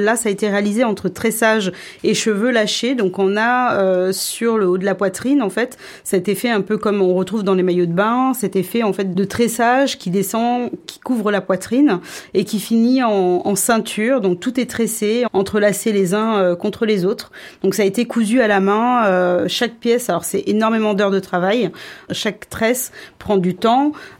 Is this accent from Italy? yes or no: no; Martinique, France; born there; now in Paris, France; je suis née en Martinique, et j'habite sur Paris.